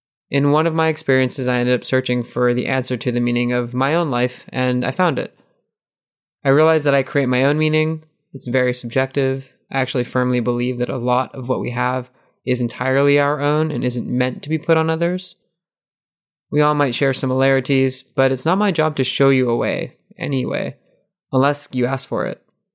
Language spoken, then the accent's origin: English; United States; So when I say I'm from America, it should mean very little other than what currency I might use when I go home.